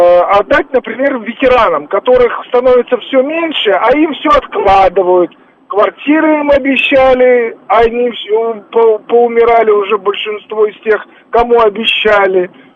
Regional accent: Russia; also born or lived in Europe; Я сам россиянин, но я в свое время жил в Европе

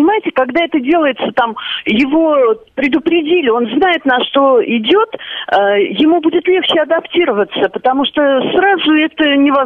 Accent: Moscow, Russia; я из Москвы.

